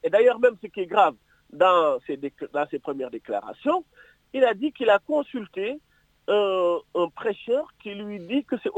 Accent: Senegal; on est des Sénégalais, mais les institutions consulaires ou diplomatiques n'appartiennent pas au président de la République. C'est un bien de tous les Sénégalais.

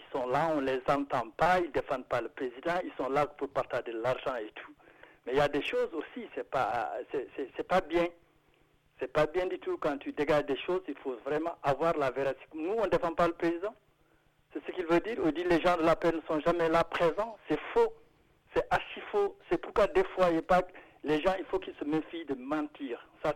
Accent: Senegal; on est des Sénégalais.

